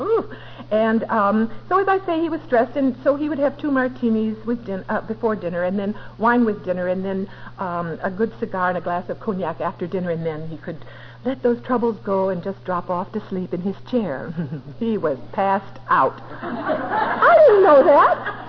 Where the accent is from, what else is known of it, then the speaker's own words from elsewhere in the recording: Midwest, United States; born there; I was born in the Midwest, and there was no alcoholism in my family, and my Southern mother would put me close to her